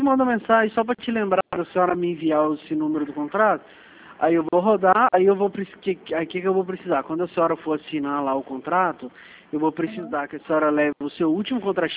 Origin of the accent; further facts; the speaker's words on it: Minas Gerais, Brazil; now in Rio de Janeiro, Brazil; moro no Rio, mas eu sou de Minas.